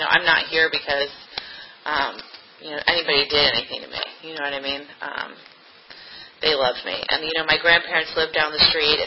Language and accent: English; Arlington, Virginia, United States; And I grew up in Virginia. I grew up in Arlington, Virginia, and I had a really great family.